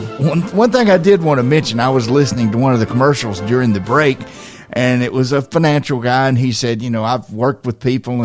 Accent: Lawrenceburg, Tennessee, United States; that reminded me of a story from my hometown just down the road in Lawrenceburg, Tennessee, when I was growing up, and it's still there.

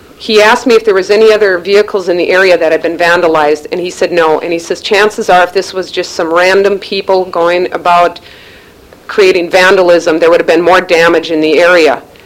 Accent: Minnesota, United States; I'm originally from Minnesota and I would like to move back to Minnesota.

